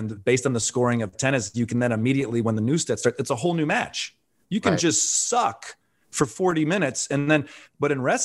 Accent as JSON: {"language": "English", "region": "Michigan", "country": "United States", "tie": "born or raised there", "said": "You know, growing up in Michigan, you get that Christmas gift and it's like, oh, sweet."}